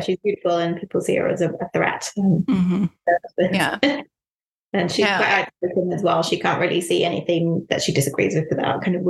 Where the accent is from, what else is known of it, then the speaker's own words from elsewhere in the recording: Ireland; so I grew up in Ireland and my first series of books was all set in Ireland